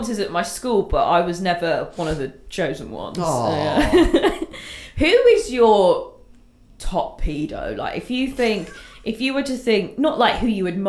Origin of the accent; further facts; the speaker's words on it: East of England, United Kingdom; because I'm from Hertfordshire, I'm from the home counties.